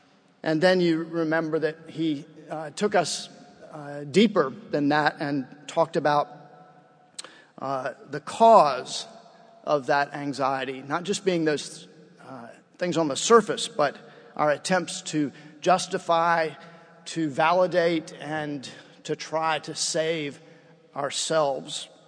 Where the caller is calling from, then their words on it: Baton Rouge, Louisiana, United States; I'm coming from Baton Rouge, Louisiana.